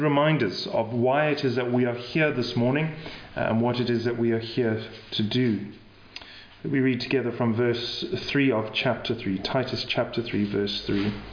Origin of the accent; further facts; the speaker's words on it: London, United Kingdom; born there; moved away; also born or lived in Zimbabwe / United States / South Africa; And originally, I'm a Londoner, born in South London, but I don't sound like a Londoner.